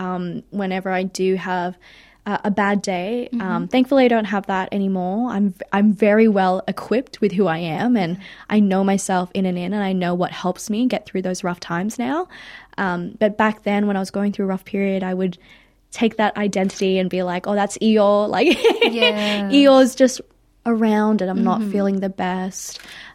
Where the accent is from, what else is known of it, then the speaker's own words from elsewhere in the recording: Philippines; I think that's one of the biggest things about being Filipino. We all have very similar family stories and structures to the way that we do things.